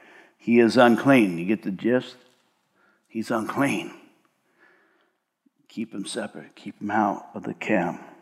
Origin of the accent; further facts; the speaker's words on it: Covina, California, United States; And then I ran up in San Gabriel Valley. I was born in Covina, and my dad lived up there. My mom lived up there.